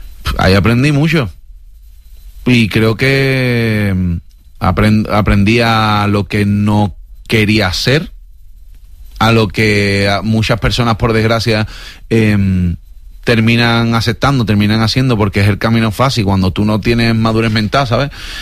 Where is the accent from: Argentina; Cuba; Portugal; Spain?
Spain; Cádiz, Andalusia; born there; yo nací en Cádiz, pero me llevé hasta los 4 o 5 años